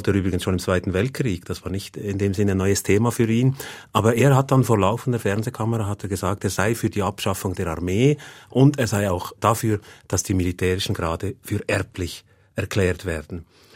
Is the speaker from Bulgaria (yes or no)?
no; Leuk-Susten, Valais, Switzerland; Und ich bin in Leuk-Susten aufgewachsen